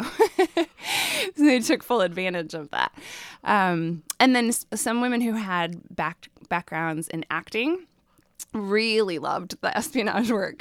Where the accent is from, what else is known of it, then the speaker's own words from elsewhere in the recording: Chicago, Illinois, United States; now in Astoria, United States; I grew up in Chicago, so it's a much bigger city, but it's a really lovely community here in Astoria